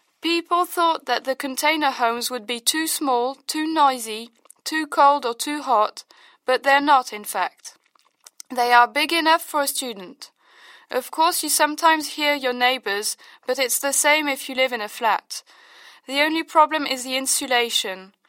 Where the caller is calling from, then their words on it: Amsterdam, North Holland, Netherlands; I'm calling you from Amsterdam.